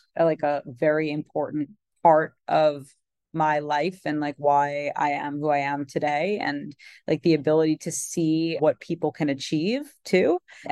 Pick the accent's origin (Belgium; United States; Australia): United States; Long Island, New York; I am actually from Long Island, but I moved to New York for college and everything I experienced in New York, like really kind of raised me to be the person that I am.